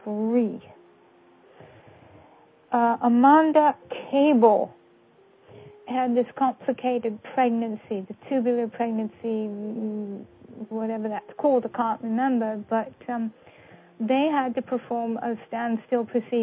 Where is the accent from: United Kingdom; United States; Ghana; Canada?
United Kingdom; I'm sure being from Britain as I am, you're familiar with her.